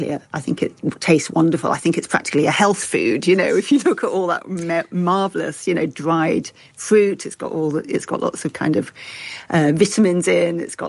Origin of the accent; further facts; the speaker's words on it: Leeds, Yorkshire and the Humber, United Kingdom; Well, I'm from Leeds, so of course not.